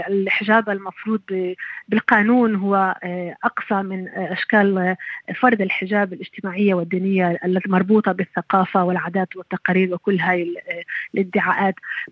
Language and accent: Arabic; Palestine; وأنا شخصيا كفلسطينية